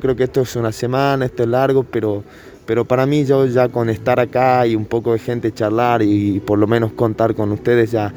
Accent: Jujuy, Argentina; Yo soy jujeño, muralista, comunicador social y artista plástico.

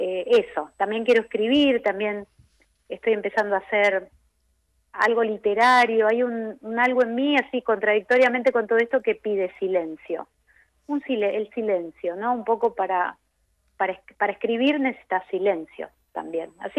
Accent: Buenos Aires, Argentina; Pero tampoco fue fácil la osadía de cantar … por ejemplo, siendo porteña.

